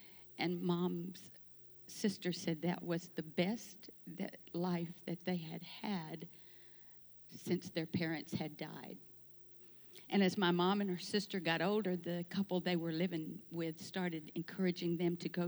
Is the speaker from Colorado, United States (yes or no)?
no; St. Paul, Minnesota, United States; born there; And 15 months later, I was born in St. Paul, Minnesota.